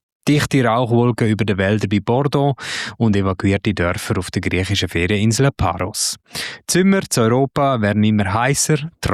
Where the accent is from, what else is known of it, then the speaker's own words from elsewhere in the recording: Switzerland; Sind solche Brände auch bei uns in der Schweiz möglich?